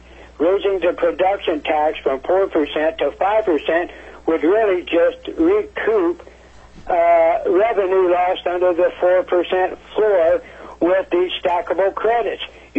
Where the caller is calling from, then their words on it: Kasilof, Alaska, United States; I'm calling from Kasilak, Alaska.